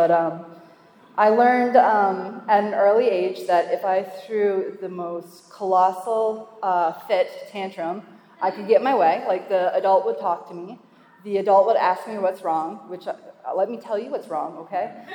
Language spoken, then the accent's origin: English; Ontario, Canada; I'm from Ontario, Canada.